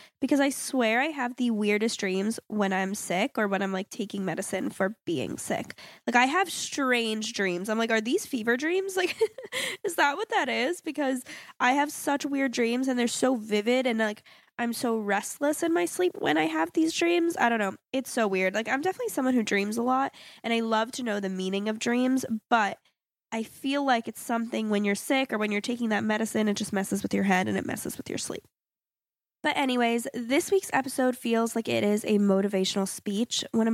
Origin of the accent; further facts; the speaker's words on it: Florida, United States; And it's because I'm originally from South Florida